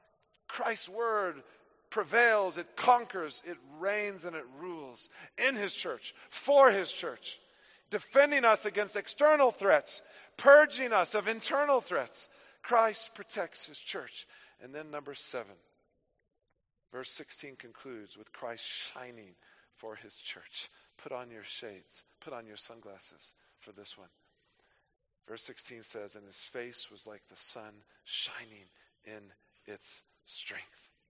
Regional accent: United States; We grew up with it in the States during Thanksgiving.

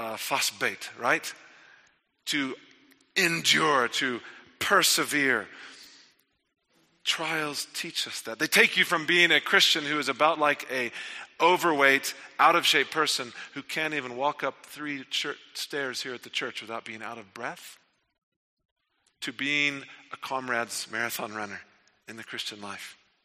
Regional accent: Texas, United States; Chuck Stamey was a man that the Kirbys knew as well in the church where I grew up in Texas.

